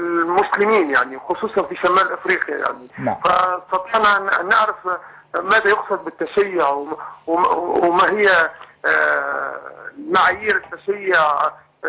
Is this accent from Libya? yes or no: yes; Libya; now in Qatar; أنا مواطن ليبي يعني، صح أنا أتكلم من قطر لكن أنا مواطن ليبي يعني من ليبيا يعني.